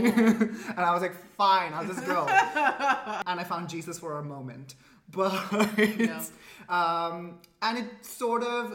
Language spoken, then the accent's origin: English; Dubai, United Arab Emirates; I'm coming from Dubai, for God's sake.